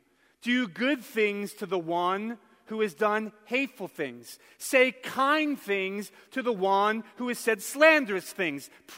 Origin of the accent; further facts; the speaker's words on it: Philadelphia, Pennsylvania, United States; I'm from Philly. We fight.